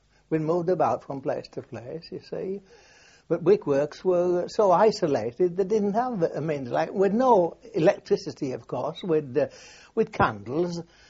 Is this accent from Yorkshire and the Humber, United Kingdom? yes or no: yes; York, Yorkshire and the Humber, United Kingdom; born there; I was born in York on the 28th of December, 1897.